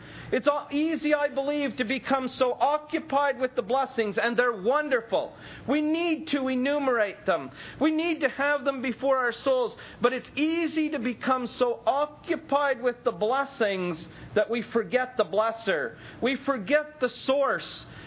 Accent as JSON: {"language": "English", "country": "Canada", "tie": "born or raised there", "said": "I grew up in Canada, and growing up in the school system in Canada"}